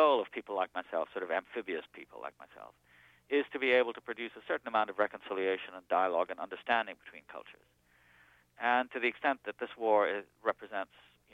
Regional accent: United States; I am an American, and I take that very seriously. But I'm also an Arab, and I take it equally seriously.

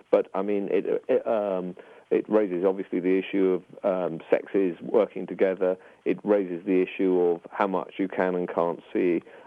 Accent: United Kingdom; I think it's a very strange coincidence that we're both British

